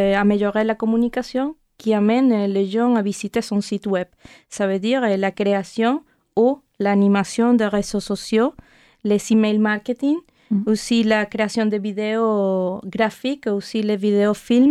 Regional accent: Venezuela; French is a second language; surtout au Venezuela, mon pays d'origine.

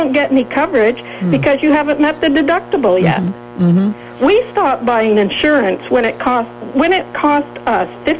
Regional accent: Sheldon, Vermont, United States; Yes, I'm from Sheldon.

